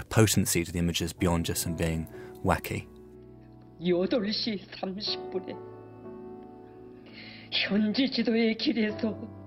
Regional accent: Australia; And finally today, listeners in my home country, Australia, will probably know Lee Sales

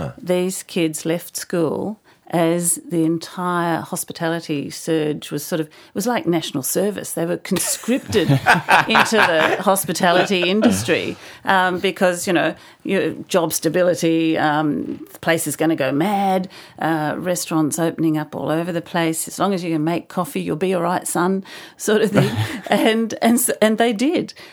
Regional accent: Melbourne, Victoria, Australia; because, of course, I grew up in Melbourne

